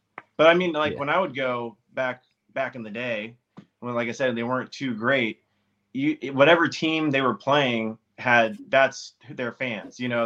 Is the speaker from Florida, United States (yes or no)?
yes; Melbourne, Florida, United States; So I grew up on the Space Coast, like Melbourne, just south of Cocoa Beach. I played baseball as a kid.